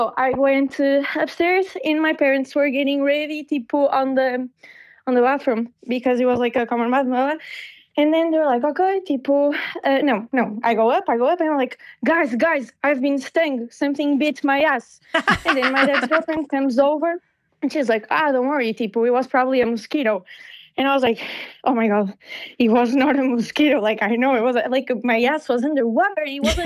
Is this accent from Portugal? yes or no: yes; Portugal; first language Portuguese; English is a second language; But I don't speak Italian because I'm from Portugal. I speak Portuguese.